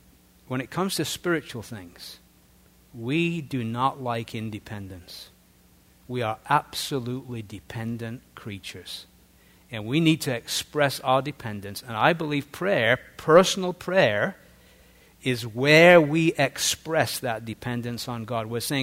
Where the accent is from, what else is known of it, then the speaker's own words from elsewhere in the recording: England, United Kingdom; And I love to say this, being an Englishman